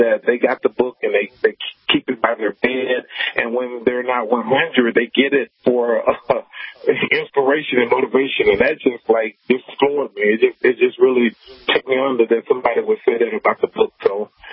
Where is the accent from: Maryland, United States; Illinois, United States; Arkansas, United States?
Arkansas, United States; Little Rock; when I go back home where I grew up in Little Rock, Arkansas